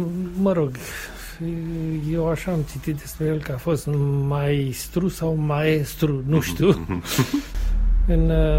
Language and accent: Romanian; Teleorman, Romania; born there; Eu m-am născut în județul Telorman.